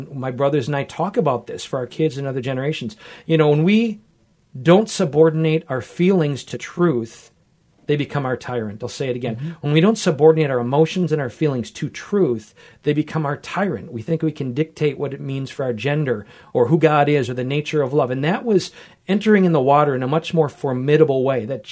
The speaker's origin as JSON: {"language": "English", "region": "Wisconsin", "country": "United States", "tie": "born or raised there", "said": "That I grew up with in Wisconsin. So my blood is green, Packer country."}